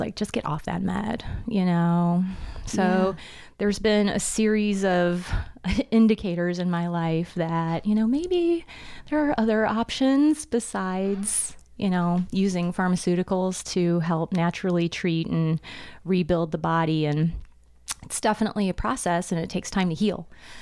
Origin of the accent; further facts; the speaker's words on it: Hammond, Indiana, United States; born there; So, I am not from St. Louis, Missouri. I was born in Hammond, Indiana, which is up near Gary, Chicago, that area. We're lovingly known as region rats.